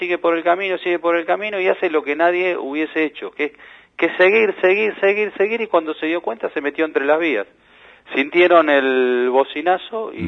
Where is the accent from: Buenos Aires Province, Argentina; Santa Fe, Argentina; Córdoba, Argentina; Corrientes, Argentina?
Buenos Aires Province, Argentina; Béccar; Yo soy de Bécar, Punta Chica. Punta Chica no es solo San Fernando, es Punta Chica, sí, una parte es San Isidro.